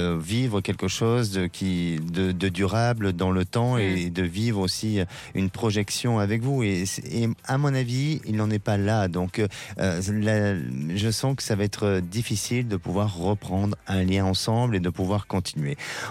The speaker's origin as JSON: {"language": "French", "region": "Nouvelle-Aquitaine", "country": "France", "tie": "born there", "said": "Oui, je l'ai déjà fait. Génial. Et c'est ma région natale."}